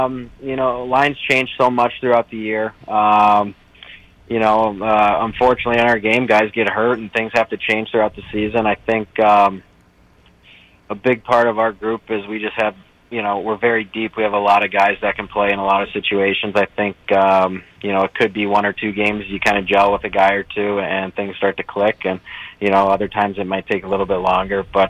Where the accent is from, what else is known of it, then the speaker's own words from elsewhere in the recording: St. Louis, Missouri, United States; Just from growing up in St. Louis in 2006